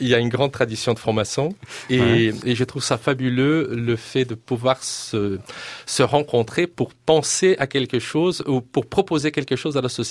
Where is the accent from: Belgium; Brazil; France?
Brazil; Mato Grosso; je ne viens pas de la côte du Brésil, je viens de la côte, mais j'ai grandi dans le Mato Grosso, à quelques pas de cette grande réserve qui s'appelle le Xingu